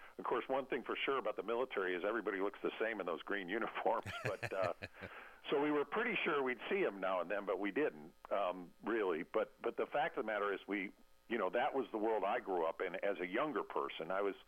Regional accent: Illinois, United States; I grew up in Illinois, northern Illinois, near Chicago

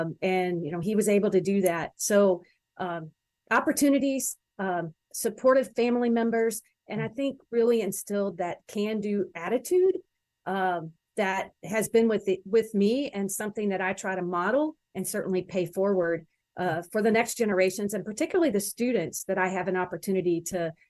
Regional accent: Louisville, Kentucky, United States; also born or lived in Owensboro; And I was born in Owensboro, Kentucky, Western Kentucky, but our family moved to Louisville, Kentucky.

